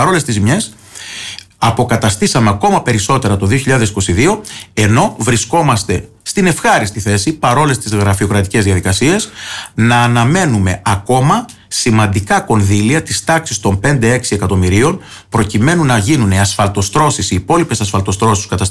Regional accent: Potamies, Crete, Greece; στο χωριό μου στις Ποταμιές δεν υπάρχει βιολογικός

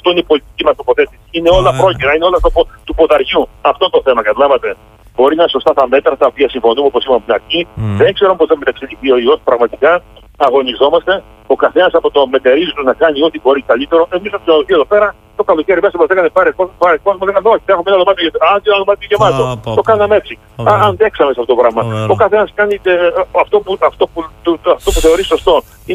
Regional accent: Greece; εγώ θα ήθελα ως Έλληνας να πω στην αστυνομία

